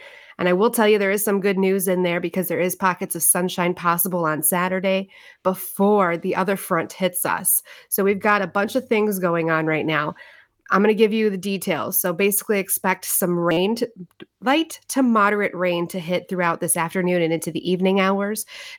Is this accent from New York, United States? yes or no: no; Illinois, United States; I am from Illinois.